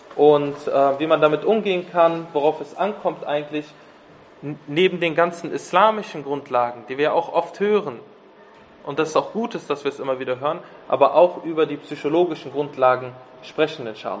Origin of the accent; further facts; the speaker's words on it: Düsseldorf, North Rhine-Westphalia, Germany; Und ich bin eigentlich aus Düsseldorf.